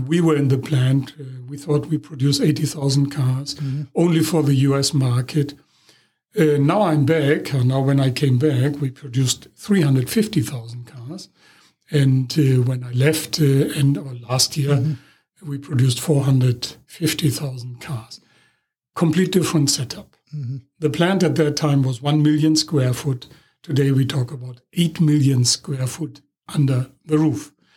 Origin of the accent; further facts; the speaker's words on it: Germany; accent: German; English is a second language; You might hear from my accent that I'm a German. I'm raised and born and raised in Germany, grew up in Germany.